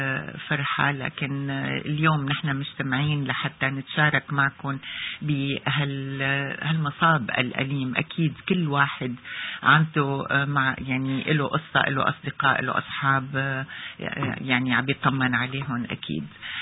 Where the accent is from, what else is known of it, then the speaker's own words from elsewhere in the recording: Syria; نحن كسوريين